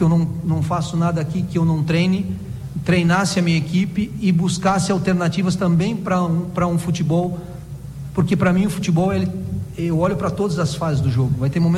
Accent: Rio Grande do Sul, Brazil; eu sou da aldeia lá do Rio Grande do Sul, né?

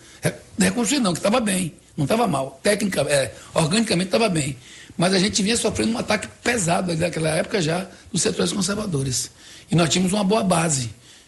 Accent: Feira de Santana, Bahia, Brazil; now in Salvador, Brazil; Eu vim para Salvador estudar, lá de Feira, nasci em Feira, no Marajó.

